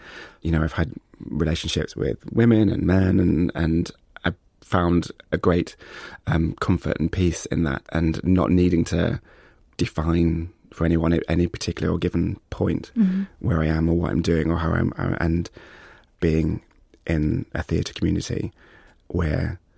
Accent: East Midlands, United Kingdom; a bit like my growing up in North Nottinghamshire, which never sort of went down on one side or the other.

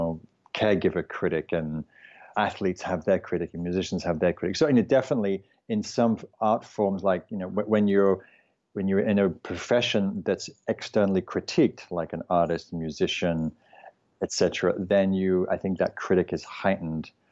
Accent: United Kingdom; because I'm English

